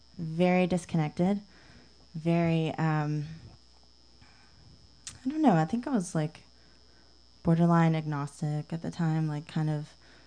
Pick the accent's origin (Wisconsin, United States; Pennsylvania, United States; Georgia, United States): Georgia, United States; Statesboro; little town called Statesboro, Georgia. It's right outside Savannah. And when a lot of people say, "Oh, where are you from?" I'm from Georgia.